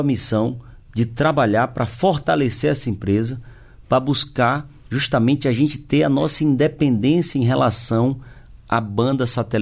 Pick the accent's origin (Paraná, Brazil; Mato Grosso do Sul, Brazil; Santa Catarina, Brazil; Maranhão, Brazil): Maranhão, Brazil; São Luís; na minha querida capital do Maranhão, São Luís, minha cidade natal, meu estado